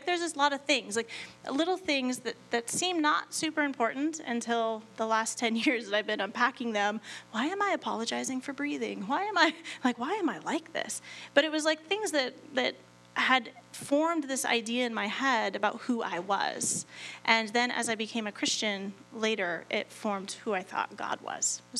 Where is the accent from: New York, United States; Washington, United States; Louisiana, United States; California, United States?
Washington, United States; Olympia; born there; So I was born down in Washington, and my mom, she got married because she was pregnant, and then got divorced because she probably should never got married. And it was a really ugly divorce, like to the point where I think we left Olympia when I was 3